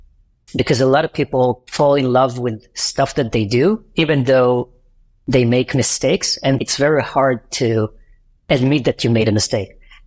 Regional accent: Israel; I'm from Israel.

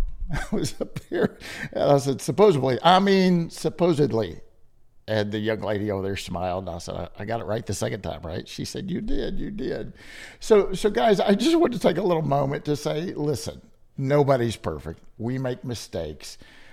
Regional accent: Kentucky, United States; You know, I'm from Kentucky and we talk a little funny anyway, right?

